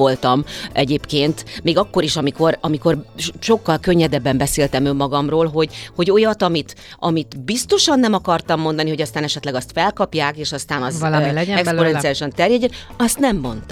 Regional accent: Hungary; born there; kapcsolatok, tőke nélkül Magyarországra születtem meg egyebek.

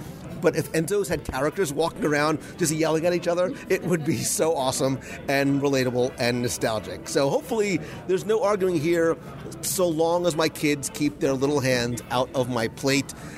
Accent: Northeast, United States; sometimes it's hard, especially when we come from the Northeast, because of, I blame the water, to get really good pasta and good bread and good sauces.

